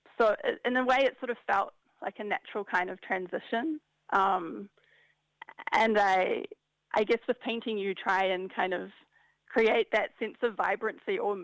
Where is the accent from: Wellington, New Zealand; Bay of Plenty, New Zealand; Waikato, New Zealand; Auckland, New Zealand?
Auckland, New Zealand; I'm a painter from Auckland